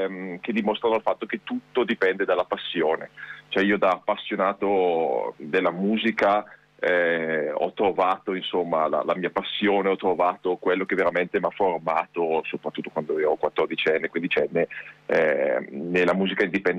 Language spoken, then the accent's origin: Italian; Bergamo, Lombardy, Italy; io sono di Bergamo, vivo a Bergamo